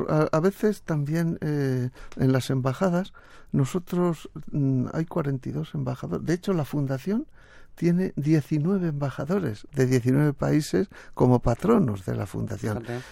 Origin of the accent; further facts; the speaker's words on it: Argentina; De los 149, Argentina han presentado 8.000 escritores de un país como Argentina.